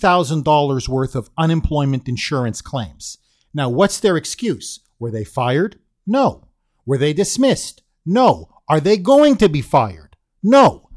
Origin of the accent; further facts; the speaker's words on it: Canada; I am Canadian, in fact.